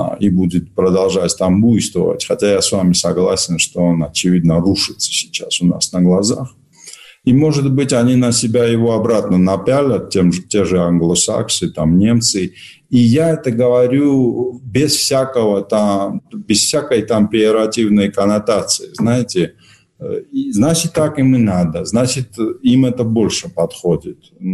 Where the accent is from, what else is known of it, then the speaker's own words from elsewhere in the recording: Tbilisi, Georgia; когда я рос в Тбилиси